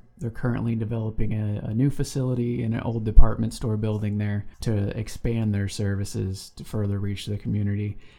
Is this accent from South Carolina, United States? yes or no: no; Springfield, Illinois, United States; Yeah, I am from Springfield. Lived here a majority of my life.